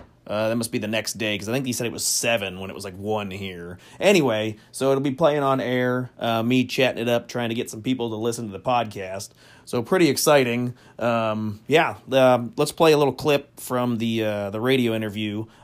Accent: Iowa, United States; I'm from the United States in Iowa.

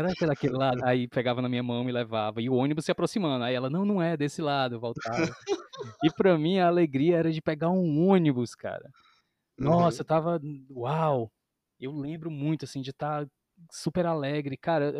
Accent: Ubajara, Ceará, Brazil; also born or lived in Fortaleza; Eu nasci em Fortaleza, sou cearense de Fortaleza, mas com uns 3 anos eu fui morar em Ubajara, que é uma cidade a 300 km de Fortaleza, né? E é uma serra, e aí a gente morava num sítio

